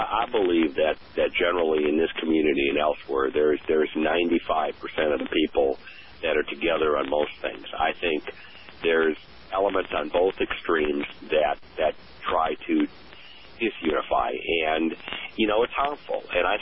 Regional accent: Midwest, United States; I grew up in the Midwest in a small city

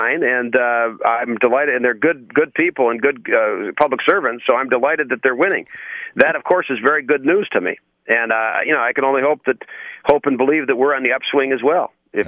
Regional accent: United States; I'm an American. I'm a small D Democrat.

